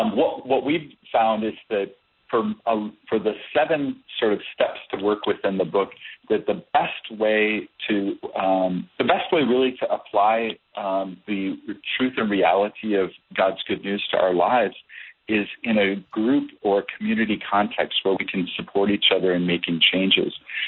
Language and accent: English; Minneapolis, Minnesota, United States; Well, when as kids growing up in Minnesota, I'm from Minneapolis.